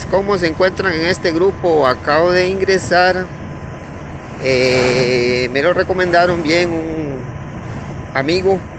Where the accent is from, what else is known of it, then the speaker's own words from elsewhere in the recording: Costa Rica; soy costarricense del país hermoso de Centroamérica, Costa Rica, la Suiza centroamericana. Soy adventista del séptimo día.